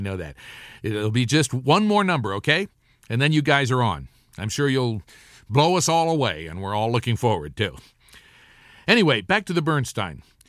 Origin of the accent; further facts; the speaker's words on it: Midwest, United States; What do I know? I'm from the Midwest.